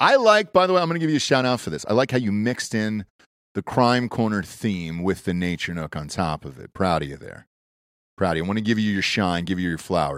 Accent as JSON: {"language": "English", "region": "Georgia", "country": "United States", "said": "All right, I'm from Georgia."}